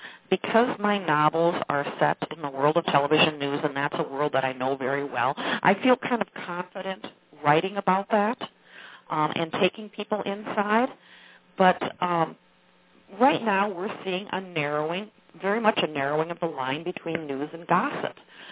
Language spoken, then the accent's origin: English; Minnesota, United States; now in Minneapolis, United States; Well, I grew up on the Minnesota-Iowa state line, but I've spent most of my life living in the Twin Cities and working for television here in Minneapolis